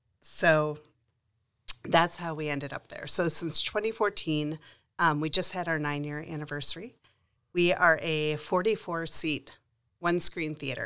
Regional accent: Canton, Ohio, United States; now in Akron, United States; I grew up in Canton, and then in the 90s, I'll age myself, I moved up to Akron, and I love it here.

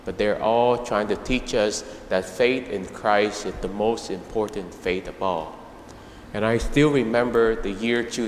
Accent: Vietnam; I remember when I was growing up in Vietnam

